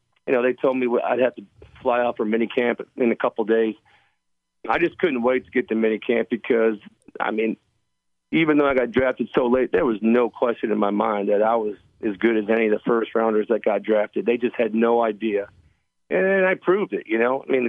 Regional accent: Buffalo, New York, United States; I grew up in Buffalo, New York, getting drafted by Green Bay. I was used to the cold and, with my Polish background.

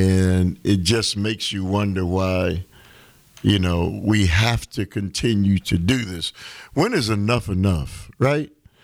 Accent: United States; You know, I want to kind of finish up my rant on what is happening, and we as American people aren't aware of it.

